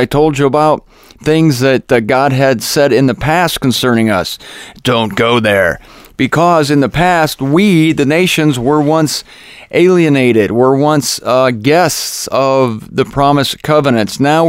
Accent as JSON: {"language": "English", "region": "Ohio", "country": "United States", "said": "Was anybody here from Ohio? Oh, yeah, me. I'm from Ohio, and I was here."}